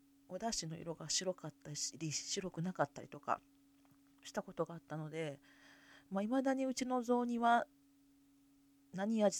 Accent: Kansai, Japan; 私はもともと関西出身で、母は地方の方なんですよね。

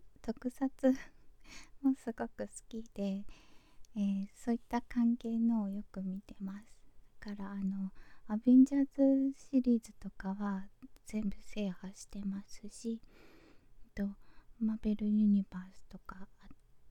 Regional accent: Fukuoka, Japan; 出身地は、福岡の博多でして、バリバリの博多っ子でございます。

